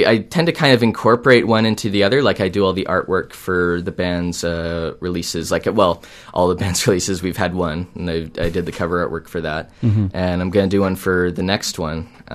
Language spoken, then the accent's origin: English; Calgary, Alberta, Canada; Well, I'm from Calgary